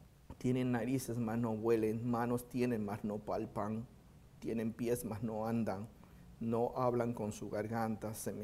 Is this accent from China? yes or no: yes; China; en la cultura china, la que yo conozco, porque yo soy chino, se nota, ¿no?